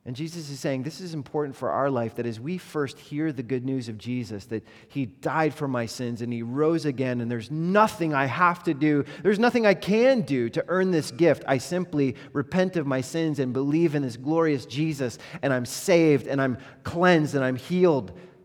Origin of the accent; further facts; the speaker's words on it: United States; As American, you know, Western people, urban people, progressive people